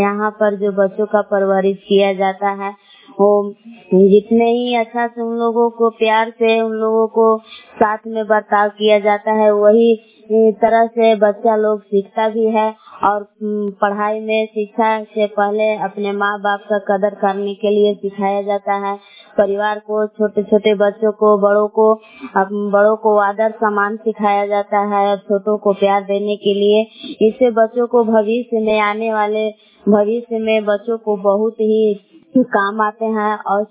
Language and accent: Hindi; Belang, Bihar, India; मैं ग्राम बेलांग जिला कैमूर भगवान के निवासी हूँ।